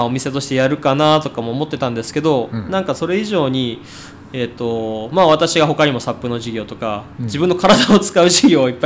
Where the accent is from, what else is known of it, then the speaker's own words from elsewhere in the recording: Ichikai, Tochigi, Japan; まあ、僕の実家市貝町ですけどあっちの方もそうなんですけど